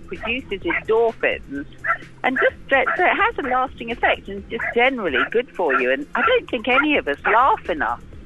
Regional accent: Yorkshire and the Humber, United Kingdom; So I'm not miserable, and I come from Yorkshire, so don't say things like that.

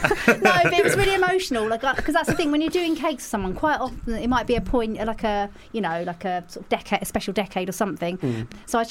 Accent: Leigh-on-Sea, East of England, United Kingdom; I'm from Leigh-on-Sea in Essex.

